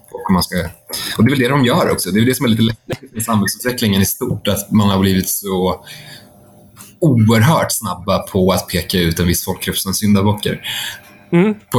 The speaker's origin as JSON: {"language": "Swedish", "country": "Sweden", "said": "Det här är någonting som vi infödda svenskar är väldigt väl införstådda"}